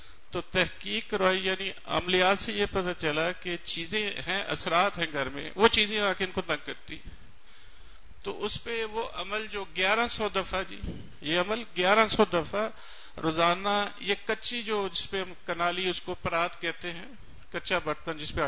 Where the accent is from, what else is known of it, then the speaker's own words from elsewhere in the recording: Sahiwal, Punjab, Pakistan; میرا تعلق ساہیوال سے ہے.